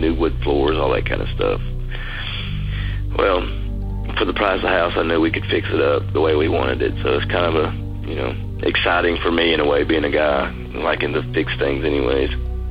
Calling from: Chattanooga, Tennessee, United States; I'm from Chattanooga, Tennessee.

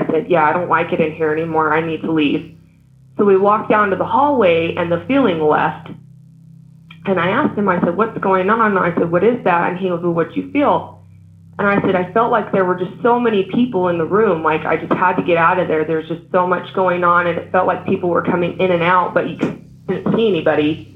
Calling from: Salt Lake City, Utah, United States; I'm calling from Salt Lake City, Utah, actually.

